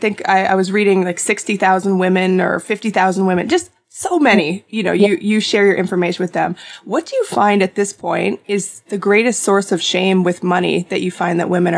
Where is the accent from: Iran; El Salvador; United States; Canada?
Canada; I, guilty as a Canadian person, totally.